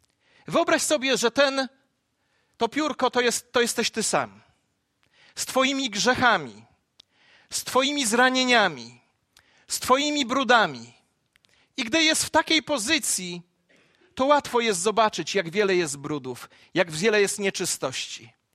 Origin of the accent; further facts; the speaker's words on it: Gąsocin, Masovian Voivodeship, Poland; Jechaliśmy do kościoła 5 kilometrów od mojej rodzinnej miejscowości. I podczas, gdy już dojechaliśmy tam na miejsce, przyjechała po nas taksówka. W mojej wsi rodzinnej była taksówka Gąsocin numer 1 i tylko taka.